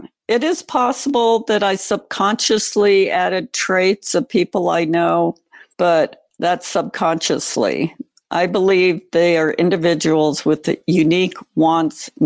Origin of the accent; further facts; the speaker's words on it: Washington, D.C. area, United States; Well, I grew up in the Washington, D.C. suburbs, and most people work for the government in my neighborhood.